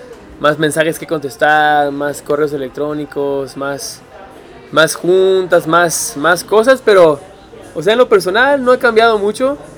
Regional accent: northern Mexico, Mexico; siendo del norte, siendo mexicano, aparte del chile sería el aguacate.

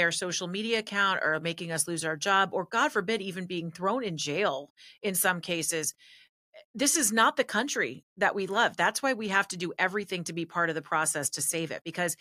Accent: California, United States; in this country that I love, the country I've grown up in, the state that I grew up in California

